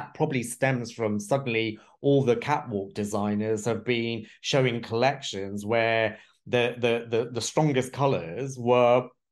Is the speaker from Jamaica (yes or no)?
no; Mombasa, Coast, Kenya; now in United Kingdom; when we first moved to this country, because I was born in Mombasa, and my family, my parents and my siblings, we moved over to the UK